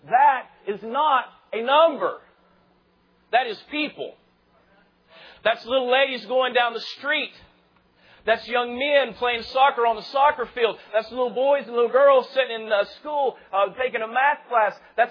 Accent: North Carolina, United States; Because I'm from Western North Carolina. We've got a bunch of hicks and rednecks down up there.

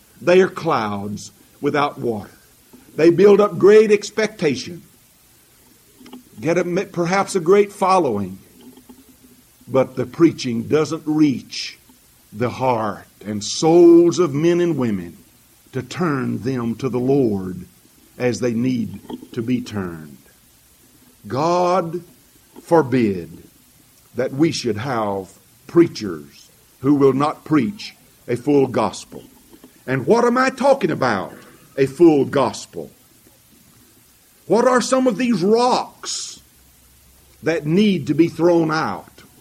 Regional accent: Arkansas, United States; I grew up in Arkansas, and Arkansas is uncomfortably close to Oklahoma

